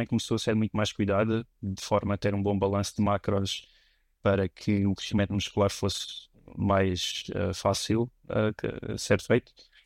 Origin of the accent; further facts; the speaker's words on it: Algarve, Portugal; moved away; eu, no caso de Monchique, por exemplo, ou do Algarve, amigos do Algarve, eu já saí do Algarve já há 12 anos.